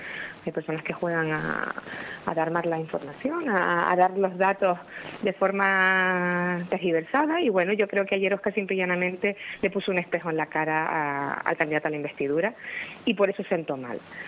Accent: Canary Islands, Spain; preguntando ya por todos los temas que afectan a Canarias. Por supuesto, estoy aquí para defender mi tierra

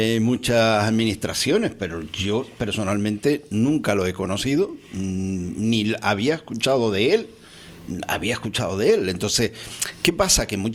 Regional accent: Canary Islands, Spain; Incluso como canario también

